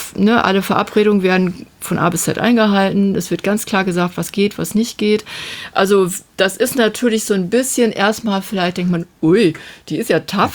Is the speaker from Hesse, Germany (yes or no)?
no; Lower Saxony, Germany; als Ostfriesin